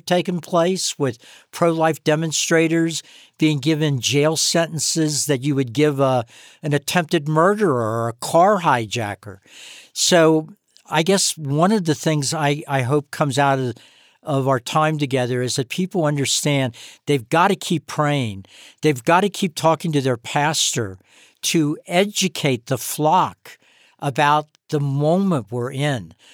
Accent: Kentucky, United States; J.D. Vance, Senator Vance, was born in my home state of Kentucky

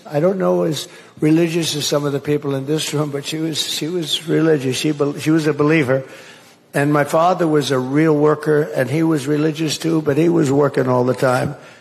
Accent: Queens, New York, United States; So I grew up in Queens, and, oh, good, we have a lot of people.

